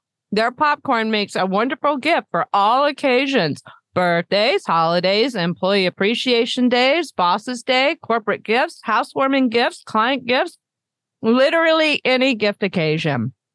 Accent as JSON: {"language": "English", "region": "West Virginia", "country": "United States", "also_born_or_lived": "Williamson / Morgantown", "said": "I used to live as a kid a long time ago. I lived in Williamson, West Virginia, before I moved to Morgantown, West Virginia."}